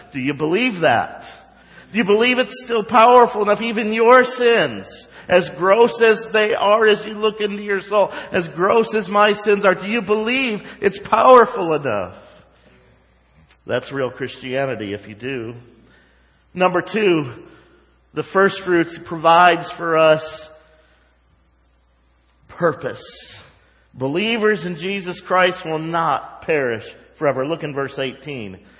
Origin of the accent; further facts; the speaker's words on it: West Virginia, United States; someone talking about my home state, why in the world they find out the New River Bridge